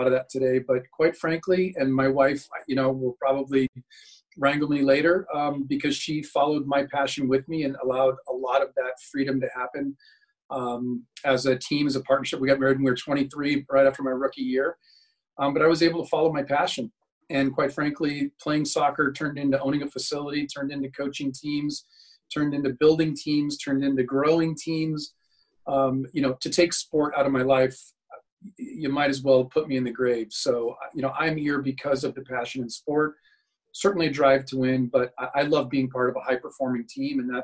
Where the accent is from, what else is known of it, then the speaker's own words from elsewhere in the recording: Dana Point, California, United States; also born or lived in San Diego; You know, I originally came from San Diego, just north. I grew up in Dana Point, California.